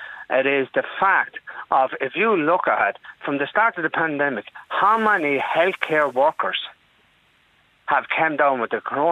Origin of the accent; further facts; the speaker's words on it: Ireland; Can we not, as human people and as proud Irish people, and I'm a proud Irish, to turn around and waiver a fee.